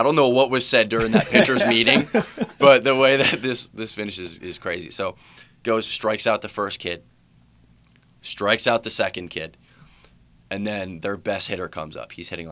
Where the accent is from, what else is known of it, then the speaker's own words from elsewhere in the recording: Somerville, New Jersey, United States; also born or lived in New Brunswick; So I was born in New Brunswick, New Jersey. I was there until I was 4 years old. And after that, I moved to Somerville.